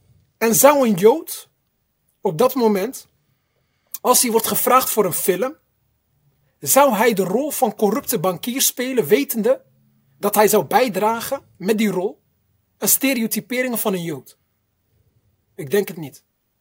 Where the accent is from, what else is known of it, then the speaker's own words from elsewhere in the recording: Tangier, Tanger-Tetouan-Al Hoceima, Morocco; ik heb veel van mijn jeugd meegemaakt daar. Ik kom uit Tanja ook, dus ik ken de stad heel goed.